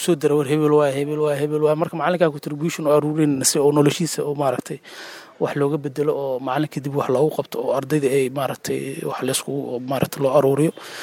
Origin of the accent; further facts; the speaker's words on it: Mogadishu, Banaadir, Somalia; born there; now in Jowhar, Somalia; aniga waxaan ku dhashay Muqdisho degmada Hoolowadaag 1989